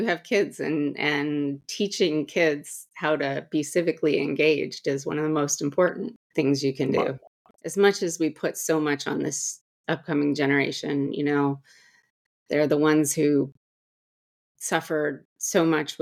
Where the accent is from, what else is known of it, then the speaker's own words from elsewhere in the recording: California, United States; Now, I grew up in California.